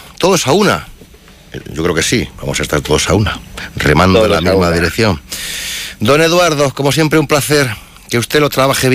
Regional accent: Castile, Spain; Es que somos así, no lo podemos evitar, ¿eh? Somos castellanos, ¿eh?

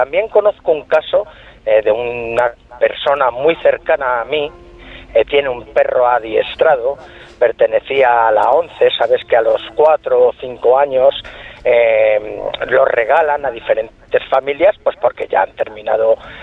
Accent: Navalagamella, Community of Madrid, Spain; mi pueblo fue uno de los que las carreteras estuvieron cortadas, la M521 de Navalagamella.

